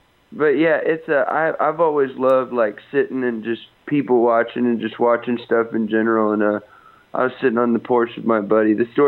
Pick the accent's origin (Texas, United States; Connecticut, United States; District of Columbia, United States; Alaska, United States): Texas, United States; San Antonio; Yeah, I was born and raised down in Southwest Texas. Yeah, AKA Northern Mexico.